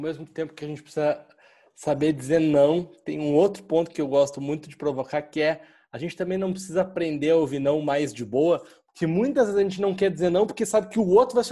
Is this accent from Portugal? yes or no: no; Porto Alegre, Rio Grande do Sul, Brazil; now in São Paulo, Brazil; Sabe que eu sou de Porto Alegre, né? Moro aqui em São Paulo já faz alguns anos.